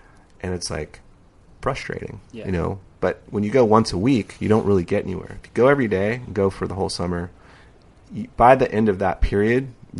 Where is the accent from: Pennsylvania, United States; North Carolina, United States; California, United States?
California, United States; San Diego; I grew up surfing in San Diego, and Skip was our hero.